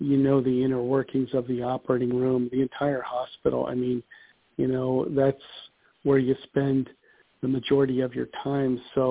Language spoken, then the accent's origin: English; Ohio, United States; I grew up in Northeast Ohio